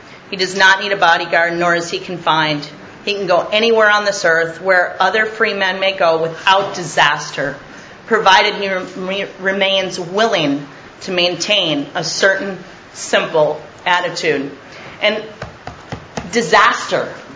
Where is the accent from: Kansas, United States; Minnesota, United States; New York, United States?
Minnesota, United States; born there; I was born in Minnesota in a little suburb of Minneapolis in 1972 to a Catholic family.